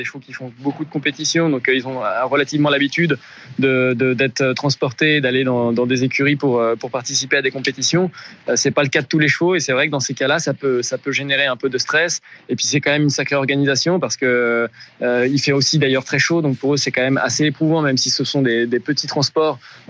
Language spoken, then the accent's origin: French; Fontainebleau, Île-de-France, France; Moi, je suis natif de Fontainebleau. J'ai 37 ans